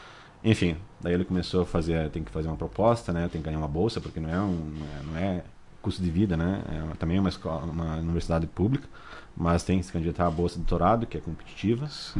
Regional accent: Marau, Rio Grande do Sul, Brazil; born there; Eu nasci aqui em Marau, em 86, 39 anos atrás. A minha família morava na Serra do Carmo, enfim

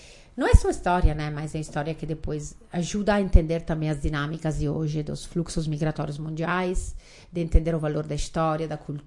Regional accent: Veneto, Italy; Portuguese is a second language; Trabalho como guia turística, levo italianos no mundo inteiro e também recebo estrangeiros na minha terra, entre Padova e Veneza.

